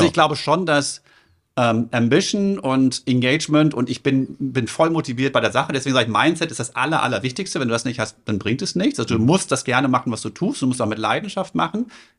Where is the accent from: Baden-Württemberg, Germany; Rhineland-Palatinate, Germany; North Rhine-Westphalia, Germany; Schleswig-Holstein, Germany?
North Rhine-Westphalia, Germany; ich bin im Ruhrgebiet groß geworden. Das war kein Volkssport da.